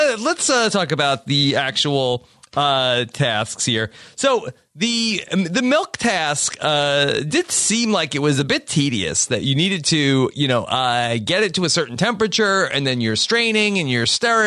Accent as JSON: {"language": "English", "region": "Texas", "country": "United States", "said": "Every day, every morning, I wake up, I thank God I'm alive, and I thank God I'm a Texan."}